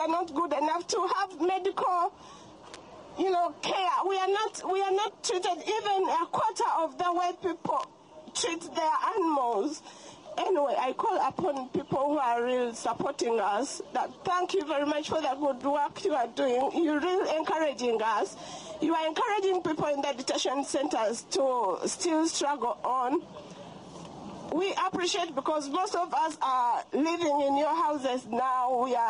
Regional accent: Uganda; I come from Uganda. I was detained in Yellswood for 6 months. I've been in this country for 5 years.

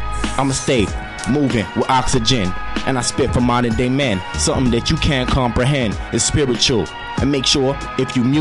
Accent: Montreal, Quebec, Canada; You know, in certain neighborhoods like me, I'm from Elmhurst, St. Jack Street, NDG, you know

